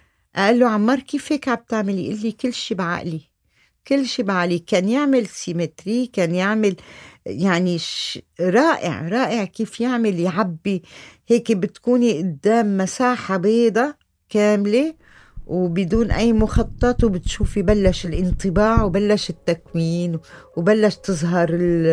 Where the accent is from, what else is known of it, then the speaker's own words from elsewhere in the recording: Aleppo, Aleppo Governorate, Syria; now in Lebanon; هذا الشي الوحيد اللي أخدته معي أنا وريحة من حلب. وبلبنان كان بس الألم اللي داخلي إنه كيف تركت حلب